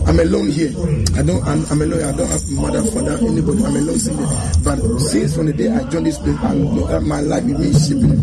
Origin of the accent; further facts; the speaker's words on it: Ghana; now in United States; I'm from Africa, Ghana.